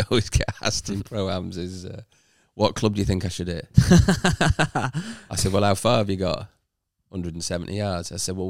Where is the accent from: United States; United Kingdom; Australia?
United Kingdom; as a British player